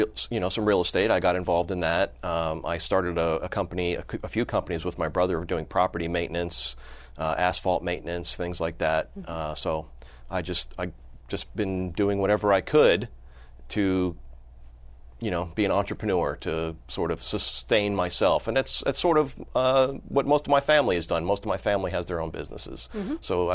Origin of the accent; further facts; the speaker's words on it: Arizona, United States; born there; moved away as an adult; also born or lived in California; now in New Hampshire, United States; No, I was born in Arizona. I joined the Army out of high school, came back to Arizona for a few years, worked on a few family businesses, eventually moved to California. I got married. I moved to New Hampshire about 17 years ago